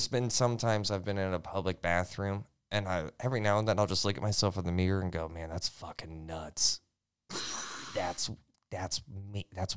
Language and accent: English; Florida, United States; I was born and raised in Florida.